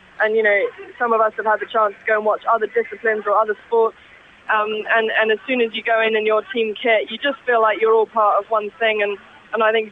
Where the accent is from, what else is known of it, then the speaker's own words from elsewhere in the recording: United Kingdom; And I think, you know, as a British athlete, you did just feel extremely supported